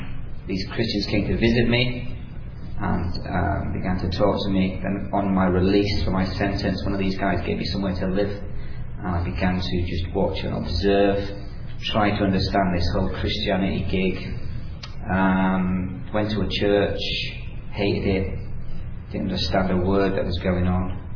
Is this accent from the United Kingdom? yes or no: yes; United Kingdom; also born or lived in Ireland; I was on the streets at 2 years old, Between 2 and 14, I was in various institutions across the UK.